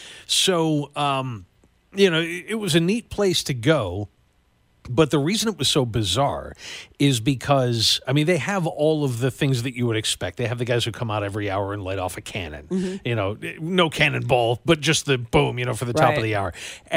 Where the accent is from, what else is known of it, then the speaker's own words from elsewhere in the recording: Buffalo, New York, United States; growing up in the Buffalo area, everything is Niagara Falls related.